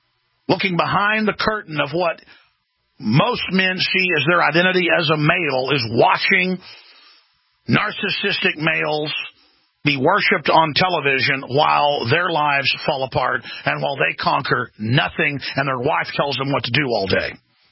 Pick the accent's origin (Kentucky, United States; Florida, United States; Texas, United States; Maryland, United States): Texas, United States; Dallas; I went to Dallas Cowboys games. I grew up in Dallas, Texas. I like football.